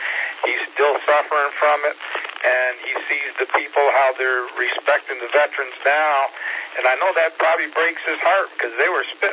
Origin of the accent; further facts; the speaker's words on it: Syracuse, New York, United States; now in Seneca, United States; Well, I'm a Yankee myself, originally from Syracuse, New York. And a long story that got me down here, down south.